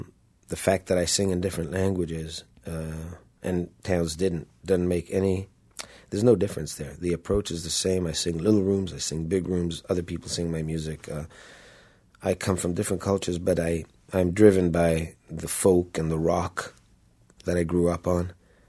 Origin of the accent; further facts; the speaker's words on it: Israel; I come from the Mediterranean, from, you know, Jerusalem, Tel Aviv, all the different backgrounds that I and cultures that I've been exposed to in music